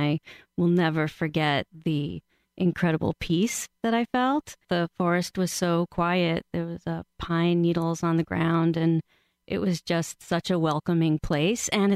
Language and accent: English; New York City, New York, United States; I was born and raised in New York City.